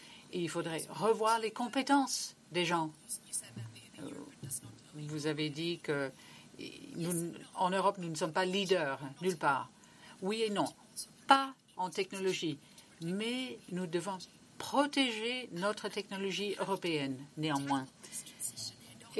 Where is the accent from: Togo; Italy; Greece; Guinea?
Greece; Je viens de la Grèce et je vois l'importance de la réinvention de la démocratie.